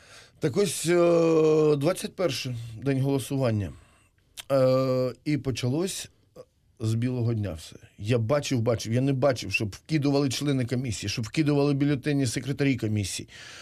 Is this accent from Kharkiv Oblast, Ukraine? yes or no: no; Donetsk, Donetsk Oblast, Ukraine; до війни я жив в Донецьку, я народився в Донецьку, я коренний донеччанин